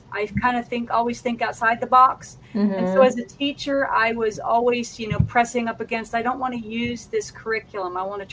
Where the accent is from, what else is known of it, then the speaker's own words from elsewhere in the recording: Virginia, United States; I'm from Virginia, so this is 9 o'clock late for me.